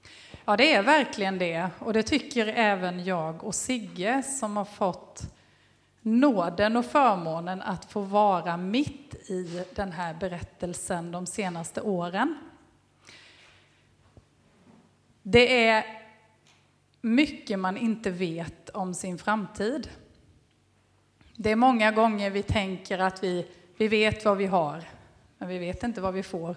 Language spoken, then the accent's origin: Swedish; Stenberga, Sweden; born there; bor fortfarande i en hyrd lägenhet i en gammal nedlagd affär i Farstorp. 5 kilometer ifrån Hagablänket och ifrån den gård där jag är född i Stenberga.